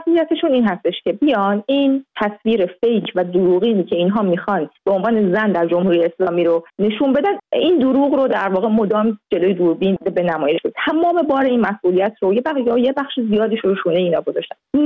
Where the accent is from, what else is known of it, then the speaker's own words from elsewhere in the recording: Iran; moved away; من هم از ایرانم اومدم